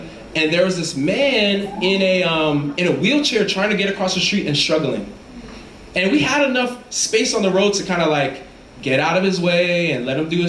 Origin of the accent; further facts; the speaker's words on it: Brooklyn, New York, United States; But I'm from New York City, right? Actually, that even feels weird. I'm from Brooklyn, right? Like that's where I'm from. And you know, my family is from Guyana, and they raised me in faith and taught me about Jesus.